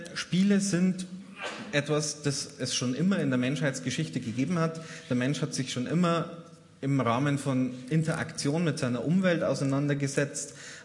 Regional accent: Bavaria, Germany; ich komme, man hört es, aus Niederbayern

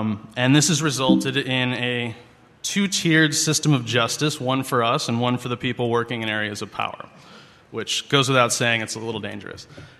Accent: Midwest, United States; So I was raised in the Midwest. I went to Columbia College in Chicago.

